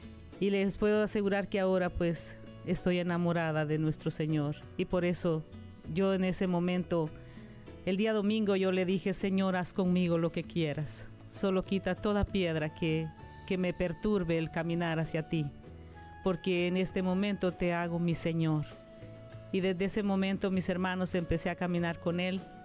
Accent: Jutiapa, Guatemala; Yo soy originaria de Guatemala, del oriente de Guatemala, de Jutiapa.

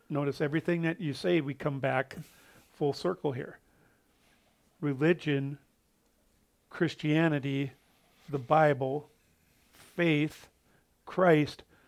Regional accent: Delano, Minnesota, United States; the community culture that I was raised in Delano, Minnesota, back in the 1960s, in the 1970s, was a little bit different.

